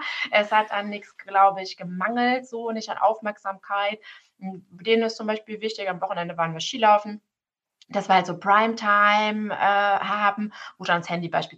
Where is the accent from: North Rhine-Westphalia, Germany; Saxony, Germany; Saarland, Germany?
Saarland, Germany; born there; Ich komme gebürtig aus dem Saarland.